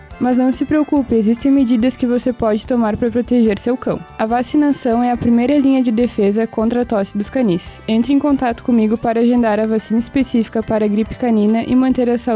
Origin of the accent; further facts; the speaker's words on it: Santana do Livramento, Rio Grande do Sul, Brazil; Eu estudei lá no Oeste Catarinense, certo. Mas eu sou de Santana do Livramento.